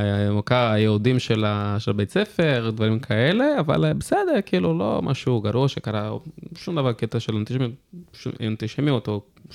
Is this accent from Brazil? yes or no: yes; Niterói, Rio de Janeiro, Brazil; moved away as an adult; also born or lived in São Paulo; now in Israel; אני במקור מניטרוי, ניטרוי זה עיר על יד ריו ג'נרו, ברזיל. נולדתי, גדלתי שם, אבל שכאילו בברזיל אני הגעתי האמת בכמה מקומות, הגעתי בריו, הגעתי בסן פאולו